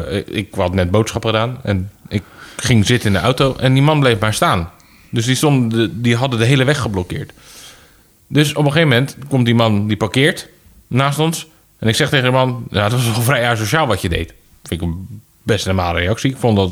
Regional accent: Rotterdam, South Holland, Netherlands; Ook al kom ik uit Rotterdam.

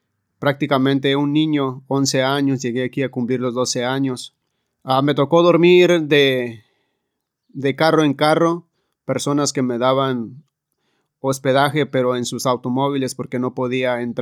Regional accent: Mexico; de donde yo vengo, en México es un país conocido que somos de familia grande

